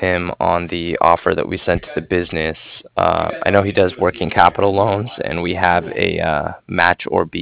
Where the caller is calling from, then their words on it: Cardiff, Wales, United Kingdom; And I'm calling from Cardiff.